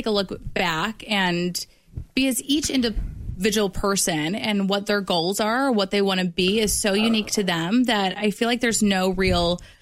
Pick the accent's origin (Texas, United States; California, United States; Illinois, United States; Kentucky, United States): Illinois, United States; River Forest; And I'm like, oh, I'm from River Forest.